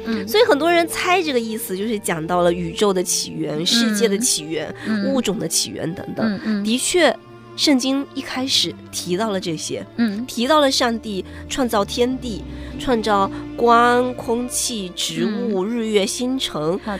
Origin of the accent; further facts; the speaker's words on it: China; 我们中国人有句话说人是万物之灵